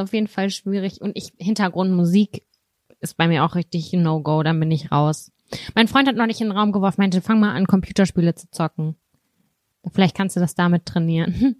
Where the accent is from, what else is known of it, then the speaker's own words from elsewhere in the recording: Lübbecke, North Rhine-Westphalia, Germany; Und zwar habe ich damals in Lübbecke als Kind in der Nähe von der Kirche gewohnt